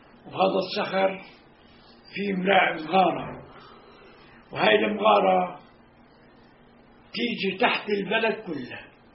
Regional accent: Northern District, Israel; بالأول على زمن الأتراك كانت تابعة لصفد، لما نجي الإنجليز صارت تابعة، لما كانوا الأتراك تابعة لعكا، لما نجي الإنجليز ضموها لصفد.

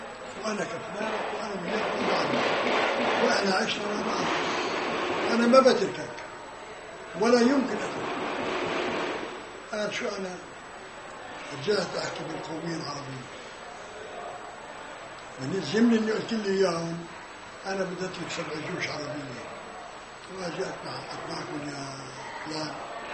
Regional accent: Palestine; هو يهودي وأنا فلسطيني مسلم.

